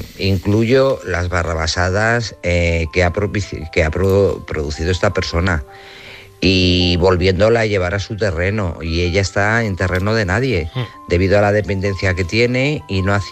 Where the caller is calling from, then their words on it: Guadalajara, Castilla-La Mancha, Spain; de Guadalajara.